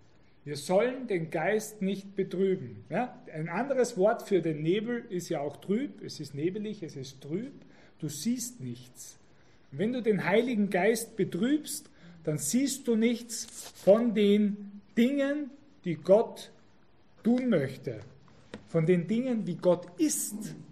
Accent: Austria; in meiner alten Heimat in Österreich in den Bergen.

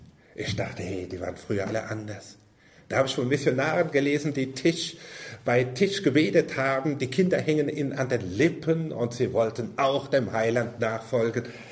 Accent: Southern Germany, Germany; Und dass eine Frau aus Hamburg mich heiratet als Süddeutscher und das erträgt

